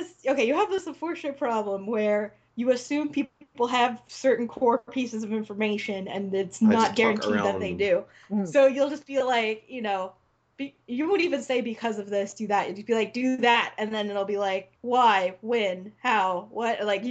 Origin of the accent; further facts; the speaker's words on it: California, United States; When I was a child, I grew up in the Redwood Forest.